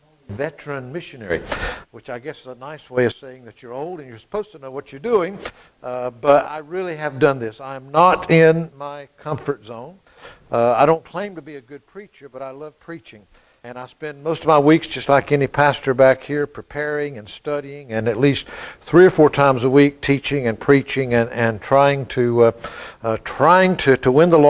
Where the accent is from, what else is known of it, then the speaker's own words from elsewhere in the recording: North Carolina, United States; I was stationed in Spain. I'm from North Carolina.